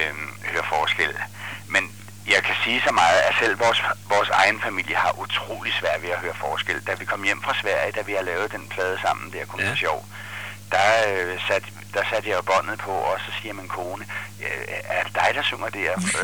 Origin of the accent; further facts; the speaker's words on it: Copenhagen, Capital Region of Denmark, Denmark; jeg er fra København af